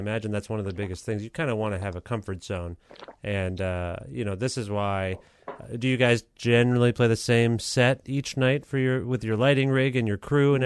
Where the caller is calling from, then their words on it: Guelph, Ontario, Canada; I still live in Guelph. I'm calling you from Guelph.